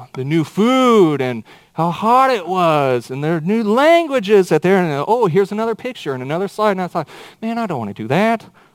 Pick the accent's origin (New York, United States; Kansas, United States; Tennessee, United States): Kansas, United States; Being from Kansas, I always thought of God as an American God. You know, he had kind of a Kansas drawl to him.